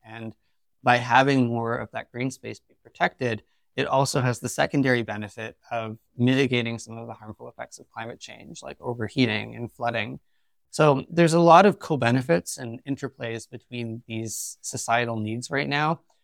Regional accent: Toronto, Ontario, Canada; now in London, United Kingdom; I come from the Greater Toronto area. I grew up in a subdivision, and I think I appreciate London more because of my background and kind of growing up in an urban sprawl landscape.

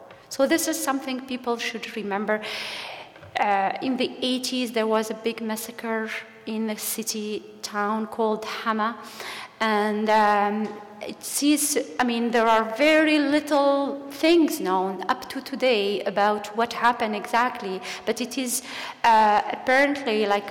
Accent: Tunisia; now in Canada; I'm from Tunisia

